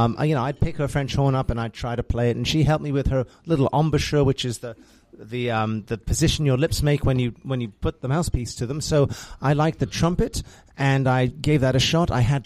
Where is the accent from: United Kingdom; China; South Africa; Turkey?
United Kingdom; England; also born or lived in Acton, Massachusetts, United States; now in South Bend, United States; I currently live in Indiana, just down the road in South Bend. And I was born in Acton, Massachusetts. Again, you can't tell that I parked my car in Harvard Yard quite. But my mum was English and my dad was Australian, lived the formative years of my life in England, hence the accent.